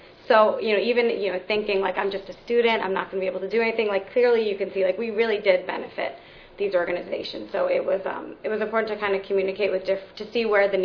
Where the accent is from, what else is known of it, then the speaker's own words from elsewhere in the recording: New York, United States; also born or lived in Boston; I'm from New York, I lived in Boston